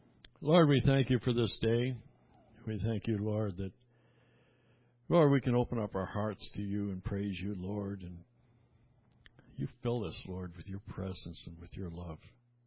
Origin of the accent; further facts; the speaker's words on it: New Brunswick, Canada; As many of you know, I was born in New Brunswick, Canada, and we lived right on the St. Croix River, right across the river from Maine.